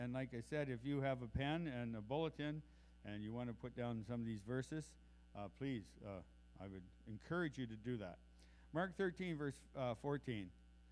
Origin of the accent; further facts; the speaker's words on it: Irish Town, New Brunswick, Canada; I'm in Irish Town, New Brunswick.